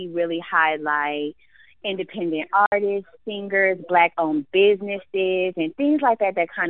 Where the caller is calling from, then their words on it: Atlanta, Georgia, United States; I am in Atlanta, Georgia.